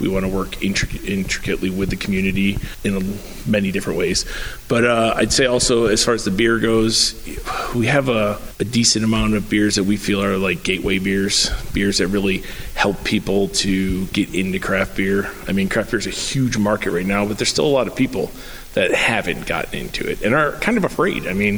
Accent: Buffalo, New York, United States; I'm originally from Buffalo, New York, and I know going back home all the time, scenes exploded there.

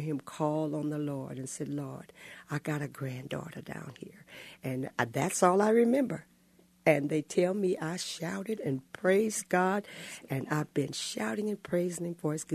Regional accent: Kansas City, Missouri, United States; I grew up in Kansas City, Missouri.

